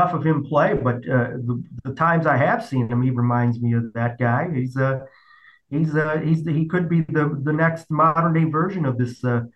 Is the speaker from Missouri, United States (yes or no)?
yes; St. Louis, Missouri, United States; also born or lived in Cleveland; I was born in Cleveland, so I rooted for the Indians. I still call them the tribe. But then I grew up in St. Louis, so I followed the Cardinals